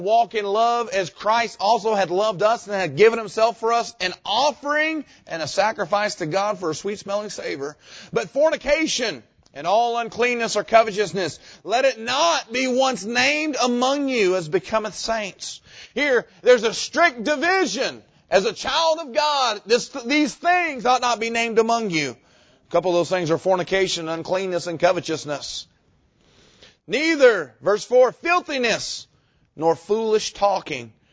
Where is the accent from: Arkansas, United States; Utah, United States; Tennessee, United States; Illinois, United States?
Arkansas, United States; Sorry, I grew up in Arkansas. That's right next to Mississippi.